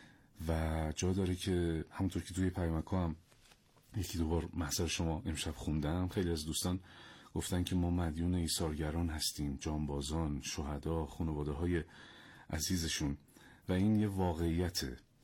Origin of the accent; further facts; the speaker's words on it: Iran; ما ایرانی هستیم و در این خاک داریم زندگی میکنیم و واقعا میبالیم به ایرانی بودن خودمون